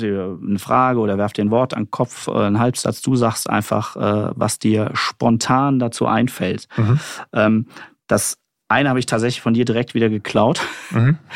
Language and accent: German; Kassel, Hesse, Germany; Und ich komme aus Nordhessen, Kassel habe ich damals schon gewohnt.